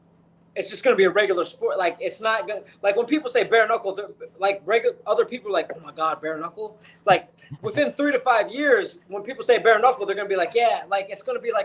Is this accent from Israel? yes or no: no; Philippines; born there; I was born in the Philippines.